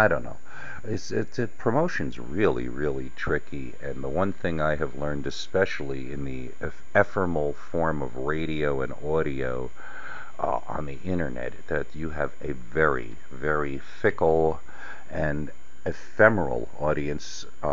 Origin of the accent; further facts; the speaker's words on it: New York, United States; I grew up living in the Catskills, and then I ran a business in the Catskills in good old Monticello, New York.